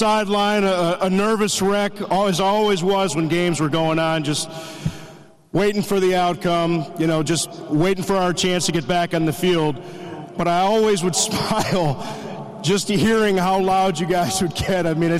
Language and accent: English; Ohio, United States; You know, I'm a Midwest guy, I'm from Ohio.